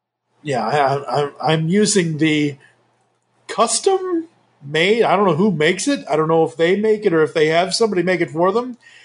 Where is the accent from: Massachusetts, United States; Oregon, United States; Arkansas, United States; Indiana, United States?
Massachusetts, United States; So hello, I'm originally from Massachusetts.